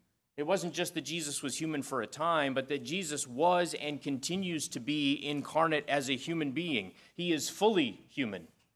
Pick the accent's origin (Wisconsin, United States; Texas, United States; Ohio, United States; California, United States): Wisconsin, United States; now in Virginia, United States; I myself didn't grow up in Virginia. I grew up in Wisconsin, but I love Virginia